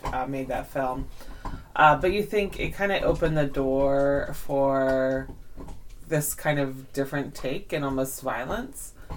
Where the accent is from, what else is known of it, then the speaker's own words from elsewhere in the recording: Philadelphia, Pennsylvania, United States; And growing up in the Philadelphia area, there was just amazing late-night television